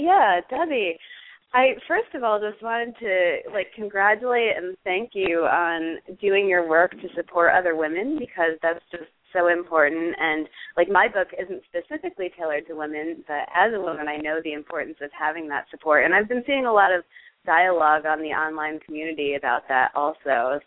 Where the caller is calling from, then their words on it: New York, United States; I'm on the Upper East Side of Manhattan, so right here in New York as well.